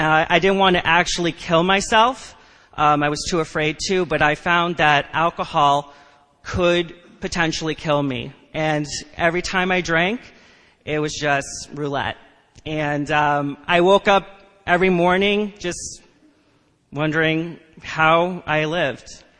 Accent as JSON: {"language": "English", "town": "Westchester", "region": "New York", "country": "United States", "tie": "born or raised there", "said": "I grew up in Westchester, had a wonderful family, had a great childhood"}